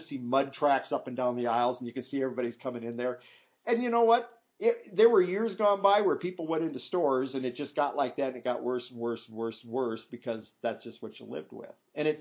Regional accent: Iowa, United States; My wife and I come from Iowa.

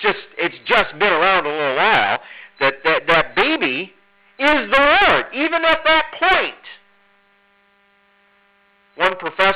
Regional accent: Corwith, Iowa, United States; I remember families that I grew up with out in Corwith in Iowa, where nobody had a name if it wasn't a family name already.

